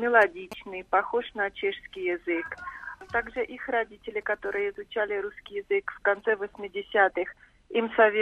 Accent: Russia; интересно то, что я из России и могу разговаривать со своими учениками на настоящем русском языке.

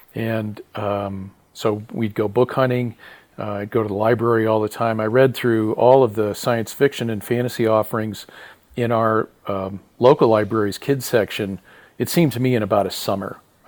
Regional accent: Colorado, United States; also born or lived in Ohio; Well, I was born in Ohio. But I was in Colorado where I grew up by the time I was 4, so all my memories were from that time.

